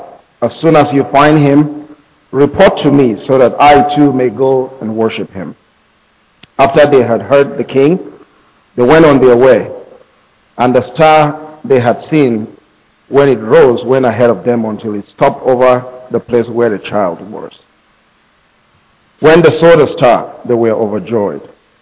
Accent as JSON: {"language": "English", "country": "Nigeria", "tie": "born or raised there", "said": "Growing up in Nigeria, I know we still operate in the democratic system of government"}